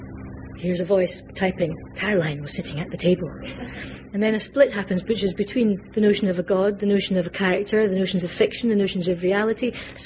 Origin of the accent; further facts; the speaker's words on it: Scotland, United Kingdom; I feel lucky in being Scottish, because we grew up with those yoked opposites. And I also grew up a Catholic. I'm now a lapsed agnostic